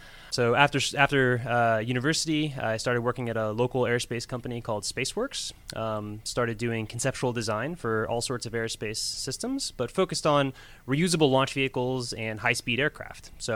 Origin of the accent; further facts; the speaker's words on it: Florida, United States; also born or lived in New York; So I grew up in Florida. I was born in New York, but grew up in Florida.